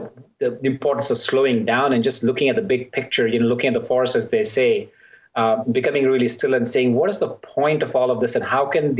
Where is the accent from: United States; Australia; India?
India; moved away as an adult; So, interestingly, I grew up in India, first 22 years of my life